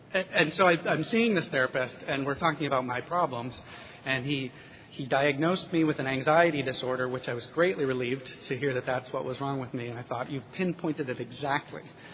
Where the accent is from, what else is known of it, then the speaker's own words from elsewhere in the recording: Minnesota, United States; moved away; also born or lived in San Francisco; The third phase, I would say, of my drinking was that I had moved to San Francisco, and I grew up in Minnesota. I had moved to San Francisco, and my life had centered around the bar